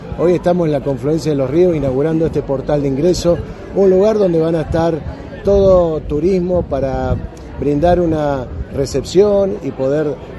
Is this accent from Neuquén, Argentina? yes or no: yes; Neuquén, Argentina; habla de lo que somos los neuquinos